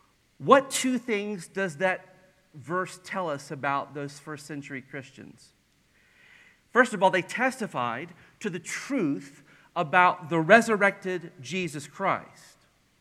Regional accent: the South, United States; accent: Southern; I realized quickly she was talking that I had lost my Southern accent. My speech had given me away.

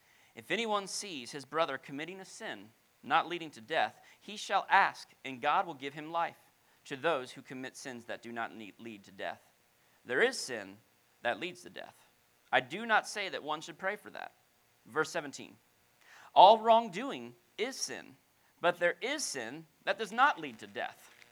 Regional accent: Florida, United States; So I grew up in South Florida, and one of the shows that was huge in South Florida and around the country was Seinfeld.

